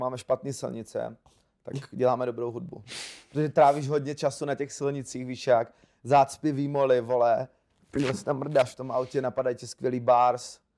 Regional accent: Brno, South Moravian Region, Czechia; i když jsem byl z Brna, tak to prostě prorazilo všechno.

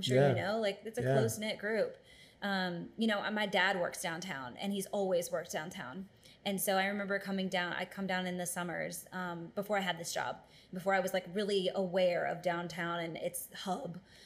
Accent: Lynchburg, Virginia, United States; Just like these great memories growing up in Lynchburg and then being able to see all of that come to fruition.

